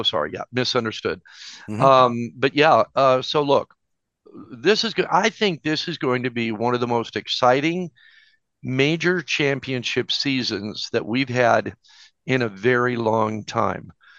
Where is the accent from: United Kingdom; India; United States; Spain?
United Kingdom; England; Being an Englishman, I would love to see that.